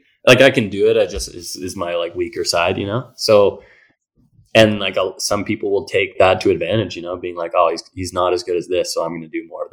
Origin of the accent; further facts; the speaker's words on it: Ontario, Canada; the city I grew up in, or little town I grew up in Ontario.